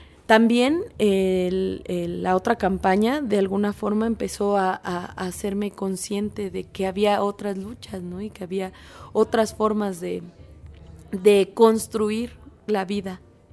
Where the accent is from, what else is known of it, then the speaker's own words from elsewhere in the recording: State of Mexico, Mexico; vengo del Estado de México.